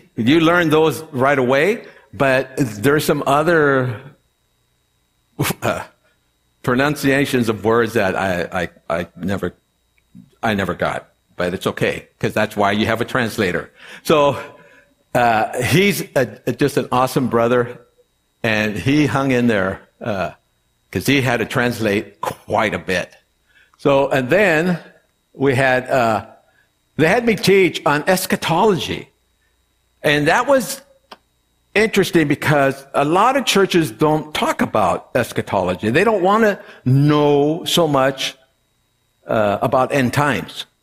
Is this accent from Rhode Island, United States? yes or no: no; Los Angeles, California, United States; This is actually, because I'm from Los Angeles, we have Long Beach there.